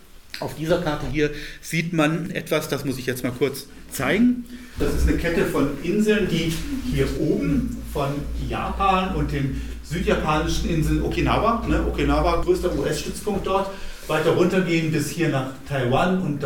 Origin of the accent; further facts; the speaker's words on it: London, United Kingdom; Ich komme aus London